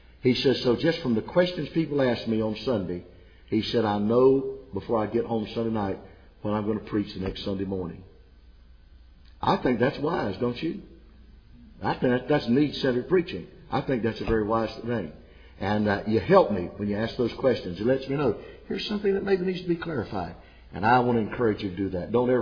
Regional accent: Myrtle Beach, South Carolina, United States; I would like for Him to make me the mayor of Myrtle Beach, South Carolina. That's my hometown.

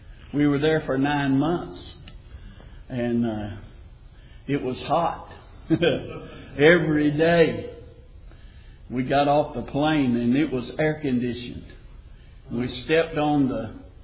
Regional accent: Macon, Georgia, United States; I grew up in Macon. I lived in the peach orchard over there off of Broadway in that area.

